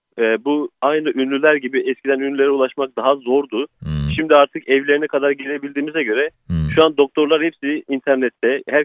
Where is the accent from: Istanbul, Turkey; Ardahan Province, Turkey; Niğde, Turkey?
Ardahan Province, Turkey; Ardahan; O kadar değil de Ardahanlıyım.